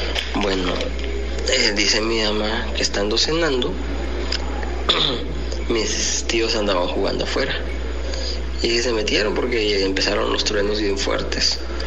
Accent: Tecoanapa, Guerrero, Mexico; aquí soy de Tecuanapa, que ya les había dicho

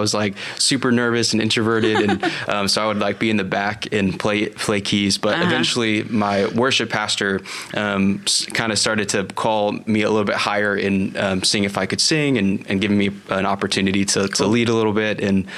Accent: San Antonio, Texas, United States; as I was growing up in San Antonio, found quickly that I loved music

